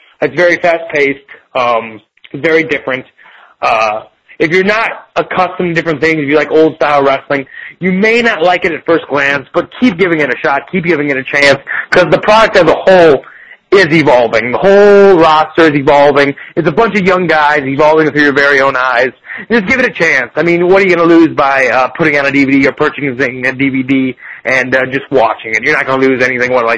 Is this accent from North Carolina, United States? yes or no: no; Cleveland, Ohio, United States; Cleveland is my hometown, so it's always special. It's called the Plain Dealer Pavilion, and it's a huge pavilion, and it's in my hometown of Cleveland